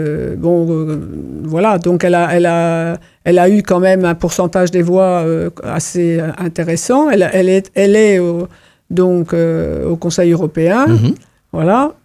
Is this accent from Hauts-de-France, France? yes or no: no; Brittany, France; Nous sommes français, mais nous sommes bretons.